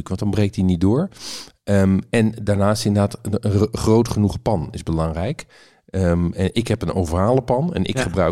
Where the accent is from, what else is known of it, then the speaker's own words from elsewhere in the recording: Zeeland, Netherlands; klassiek bij ons in Zeeland zijn frietjes.